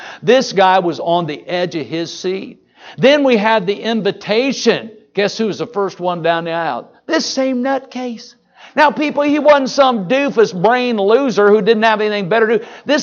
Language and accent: English; Indiana, United States; now in Michigan, United States; Well, you know, growing up in Indiana, you know, it's a dumb thing to shoot at the wrong end of the hoop. Do they know that up here in Michigan?